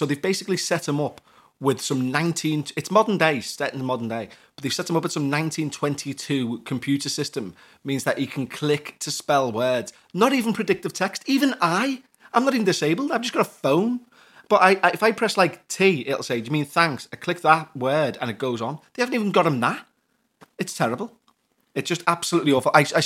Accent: Montreal, Quebec, Canada; I'm from Montreal, Canada. My great-grandfather was actually born in Liverpool.

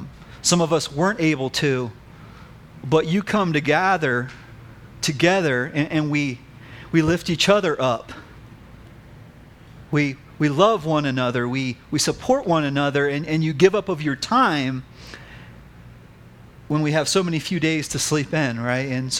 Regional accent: Prescott Valley, Arizona, United States; So, you know, hey, I admit, I'm from Prescott Valley, okay?

